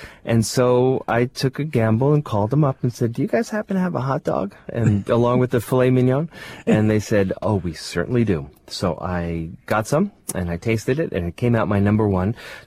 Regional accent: New York, United States; I grew up in New York, and I also love hot dogs in Chicago.

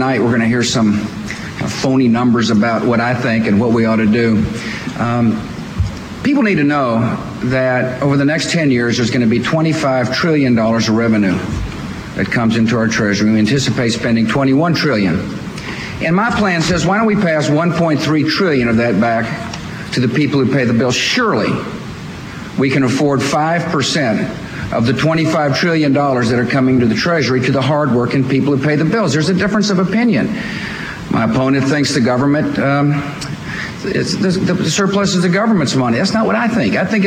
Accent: Texas, United States; I mean, I fully recognize I'm not of Washington. I'm from Texas.

